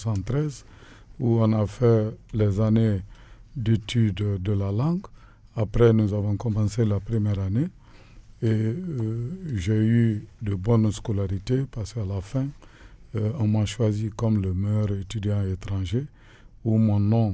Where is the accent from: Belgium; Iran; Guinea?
Guinea; Nzérékoré, Nzérékoré Region; also born or lived in Conakry; je suis né dans le sud du pays, dans une préfecture qu'on appelle Zérékouré, le 8 juin 1954, où j'ai passé mes écoles primaires. C'est en 1965 que j'ai quitté le sud du pays pour la capitale